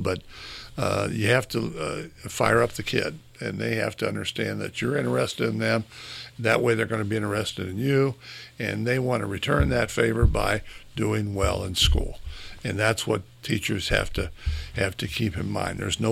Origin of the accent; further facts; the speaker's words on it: Marion, Ohio, United States; I was born and raised on Lafayette Street between Bradford and Vine Streets. It was a neighborhood